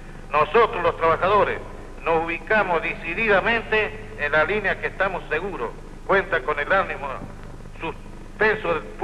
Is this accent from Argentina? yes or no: yes; Argentina; somos, por encima de todas las cosas, argentinos